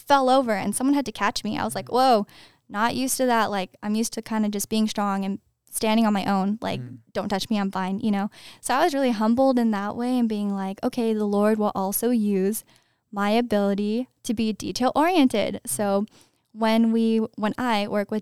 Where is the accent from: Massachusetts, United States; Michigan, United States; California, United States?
California, United States; we're from California. We came super far to see y'all.